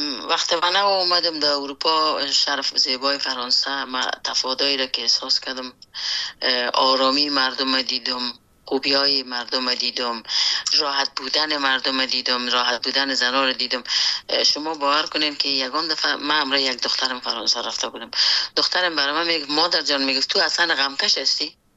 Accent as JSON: {"language": "Persian", "country": "Afghanistan", "tie": "born or raised there"}